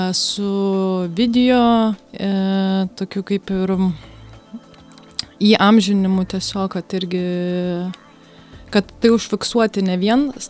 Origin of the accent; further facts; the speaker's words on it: Dzūkija, Lithuania; kiek tenka irgi daug keliauti ir pasakai, kad esi iš Dzūkijos. Nu, aš niekuomet neatsakau, klausiu, iš kur tu esi, tai aš sakau, iš Dzūkijos sostinės.